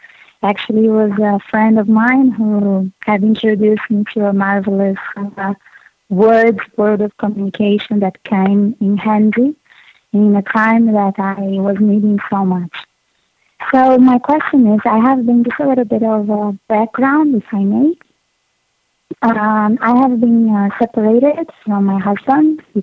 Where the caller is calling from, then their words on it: Brazil; First of all, I'm calling from Brazil, so we have fans all over here as well.